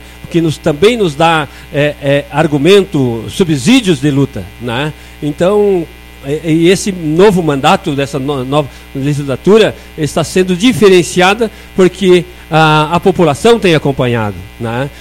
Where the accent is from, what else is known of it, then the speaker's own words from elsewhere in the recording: Vargem do Agudo, Brazil; eu nasci na Vargem do Agudo, sou filho da Vargem do Agudo e sou orgulhoso por isso